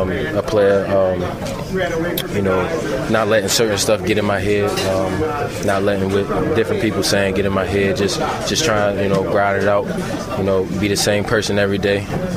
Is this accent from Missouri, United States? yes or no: no; Baltimore, Maryland, United States; just growing up around Baltimore, being a Ravens fan